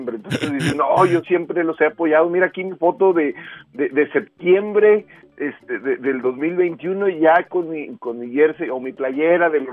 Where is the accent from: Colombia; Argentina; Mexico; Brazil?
Mexico; si en algo no somos buenos los mexicanos, es para respetar procesos